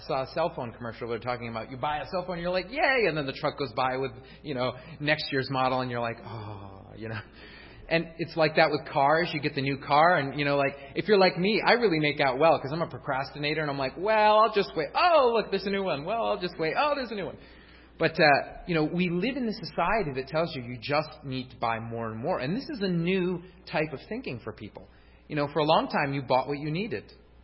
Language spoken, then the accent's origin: English; New York, United States; As a matter of fact, in New York, I grew up in New York, and we used to have this lotto.